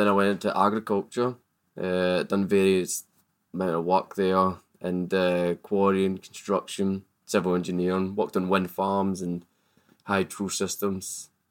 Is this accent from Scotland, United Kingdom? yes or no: yes; Glasgow, Scotland, United Kingdom; I'm from Glasgow, here to operate equipment in Antarctica.